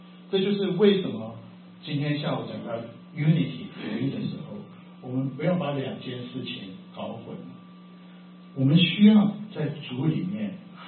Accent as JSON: {"language": "Chinese", "country": "Japan", "tie": "born or raised there", "said": "我是在日本长大，所以我对日本非常非常熟。这几年，我其实两年前还去日本 long stay"}